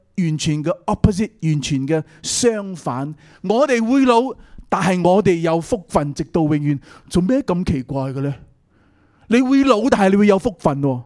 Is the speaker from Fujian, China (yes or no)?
yes; Fujian, China; 我系福建人啊，所以我讲广东话，但系我阿妈系广府人嘛，所以我爸系福建人，